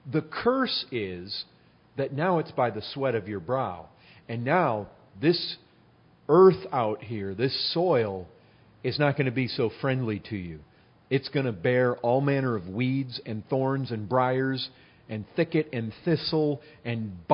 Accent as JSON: {"language": "English", "region": "Michigan", "country": "United States", "said": "You know, we come from Michigan where it's maple land. I mean, I lived in a city that had a maple lake."}